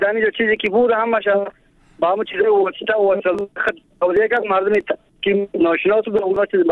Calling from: Badakhshan, Afghanistan; از بدخشان هستم.

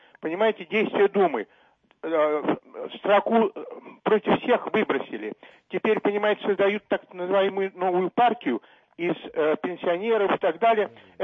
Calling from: Moscow, Russia; Я из Москвы звоню, моя фамилия.

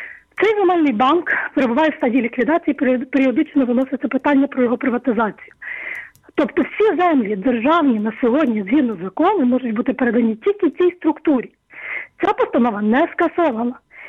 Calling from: Lviv, Lviv Oblast, Ukraine; Алло, доброго дня, я зі Львова

